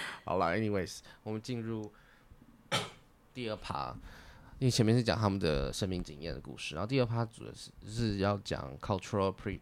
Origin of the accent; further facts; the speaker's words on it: Taiwan; 因为身为台湾人，我会知道说蒸奶它有一个 value 在